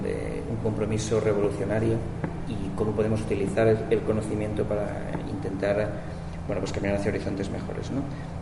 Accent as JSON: {"language": "Spanish", "country": "Spain", "said": "En mi caso concreto, que vengo del Estado español, más todavía"}